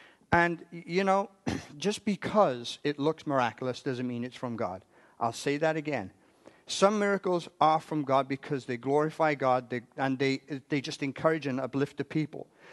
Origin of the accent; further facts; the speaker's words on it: United Kingdom; I'm European. Give me a full cup. Anyway. Actually, I'm British, not European.